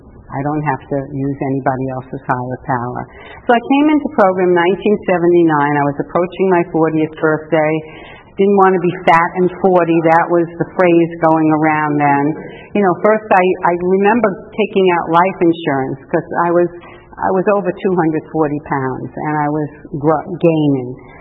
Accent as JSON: {"language": "English", "town": "Valley Stream", "region": "New York", "country": "United States", "tie": "born or raised there", "also_born_or_lived": "Brooklyn", "said": "I was born in Brooklyn, and I lived in a very, really a close community. Everybody was the same. And then we moved to Long Island, to Valley Stream, and people were a little different."}